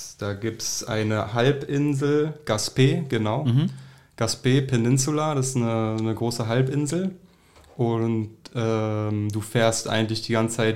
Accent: Berlin, Germany; also born or lived in Canada; jetzt bin ich in Berlin, weil ja, ich komme aus Berlin, ich bin Berliner, bin hier aufgewachsen.

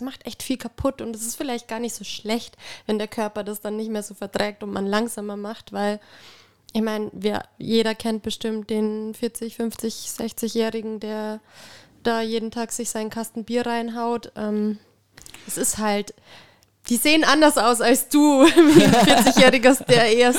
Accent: Bavaria, Germany; Und das sage ich als Bayerin, ne?

